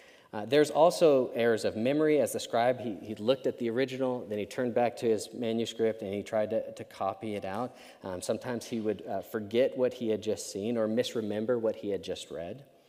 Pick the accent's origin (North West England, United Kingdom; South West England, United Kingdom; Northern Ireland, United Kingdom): Northern Ireland, United Kingdom; And being Northern Irish, we love to complain about the weather.